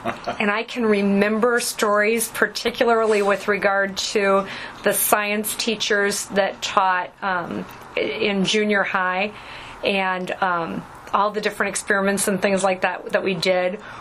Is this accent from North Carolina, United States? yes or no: no; Dubuque, Iowa, United States; also born or lived in Norfolk, Virginia; So I was born in Norfolk, Virginia, while Dad was in the military, and then he relocated back to Dubuque and took a position with the Reynolds and Kenline Law Firm, and then I lived on Oath Court until I was in fourth grade.